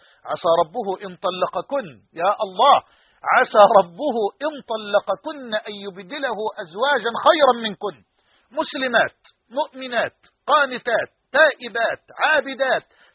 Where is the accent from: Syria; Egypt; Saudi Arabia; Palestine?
Egypt; بلهجتنا المصريين كمصريين